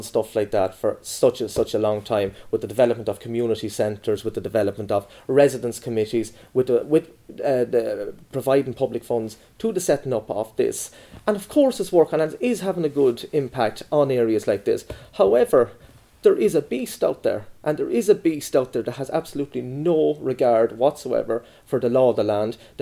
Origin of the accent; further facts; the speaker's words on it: Longford, County Longford, Ireland; I am from Longford. I'm a very, very proud Longfordian, born and bred. I have a good history in this town.